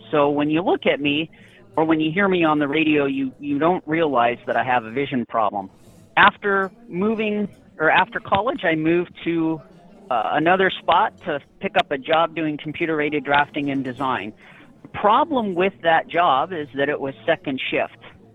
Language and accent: English; Michigan, United States; also born or lived in Detroit; So I was born in Detroit, Michigan, and as a child moved up to the Upper Peninsula of Michigan. It was a great place to grow up.